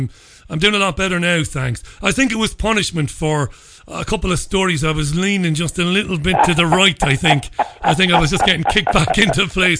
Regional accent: Ireland; growing up in Ireland, I'm a big Manchester United fan.

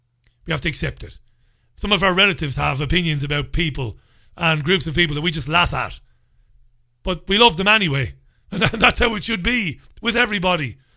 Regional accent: Ireland; But I wish, as an Irish kid, that I was brought up to know the value of the pound.

